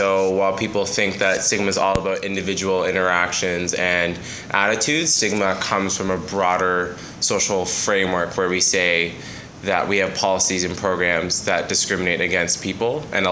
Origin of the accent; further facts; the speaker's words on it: Midland, Ontario, Canada; I live downtown Toronto, but I'm originally from Midland, Ontario, so a few hours north of here.